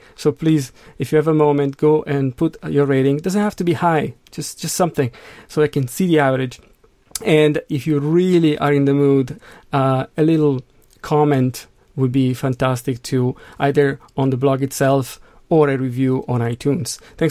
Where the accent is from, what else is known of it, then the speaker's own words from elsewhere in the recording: Milan, Lombardy, Italy; I'm from Milan, and really I have secondhand information about Bergamo and pretty much every other city around Milan.